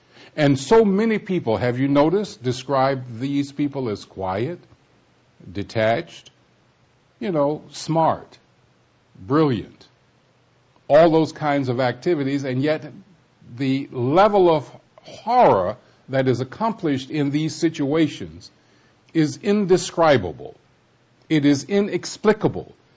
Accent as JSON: {"language": "English", "town": "Detroit", "region": "Michigan", "country": "United States", "tie": "born or raised there", "said": "I've had an opportunity to drive through my hometown, I shall call it, Detroit, Michigan"}